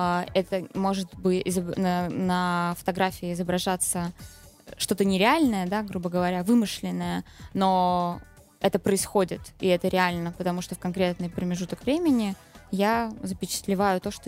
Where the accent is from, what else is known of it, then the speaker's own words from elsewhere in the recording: Russia; Если где-то сидишь в Европе и русские, то ты, ой, давай потише, чтобы не заметили, что мы тоже из России.